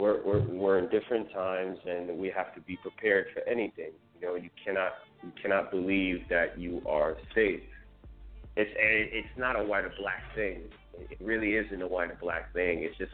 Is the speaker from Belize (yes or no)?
yes; Belize; the neighborhood where I grew up in Belize, there's another ironic point that the nickname of that neighborhood was called Old Japan, you know.